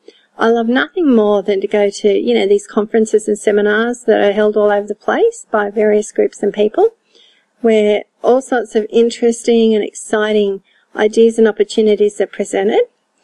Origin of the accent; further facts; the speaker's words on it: Australia; accent: Australian; I'm an Aussie gal from Down Under, like you didn't already know that from the accent.